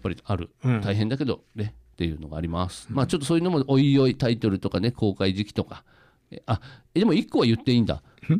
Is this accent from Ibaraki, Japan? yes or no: yes; Mito, Ibaraki, Japan; 地元が水戸が水戸として映ることなんて、まあ、ほぼないん で